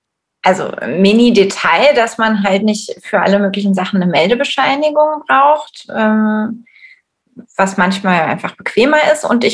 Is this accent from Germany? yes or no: yes; Friedberg, Hesse, Germany; born there; Ich bin in Friedberg geboren, bei Frankfurt am Main. Meine Eltern sind beide Griechen und haben sich in Deutschland kennengelernt und haben beide in Frankfurt gelebt.